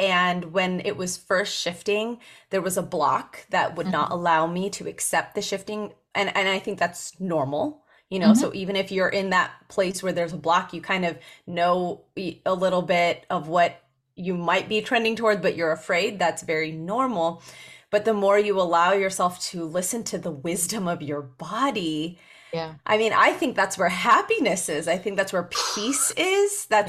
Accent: India; I say that being Indian, coming from an Eastern background, it's new to us in the Western world as far as what's accepted.

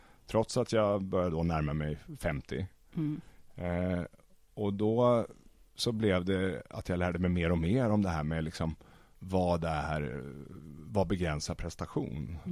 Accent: Västervik, Kalmar County, Sweden; moved away as an adult; now in Stockholm, Sweden; Jag kommer från Småland, Västervik från början.

